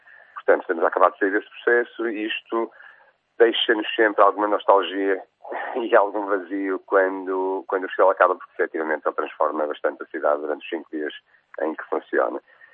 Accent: Porto, Norte, Portugal; Sim, assim, eu cresci nesta casa. Eu sou do Porto, mas cresci nesta casa, cresci com os meus avós.

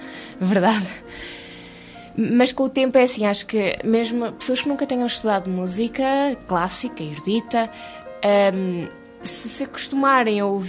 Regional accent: Gafanha da Nazaré, Aveiro, Portugal; Fiz os meus estudos normais de secundário, todos por aqui pela Gafanha da Nazaré, e o Conservatório de Música em Aveiro

